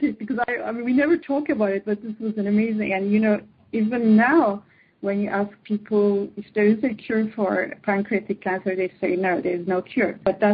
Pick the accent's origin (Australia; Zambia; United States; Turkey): Turkey; English is a second language; moved away as an adult; also born or lived in London; I was born. Yeah, I was born in Turkey, grew up in Turkey. Then after college, I went to London.